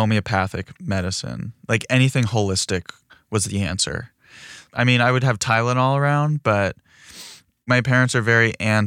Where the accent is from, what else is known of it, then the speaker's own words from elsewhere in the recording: Philadelphia, Pennsylvania, United States; Sometimes I'll be like, oh, I'm from Philadelphia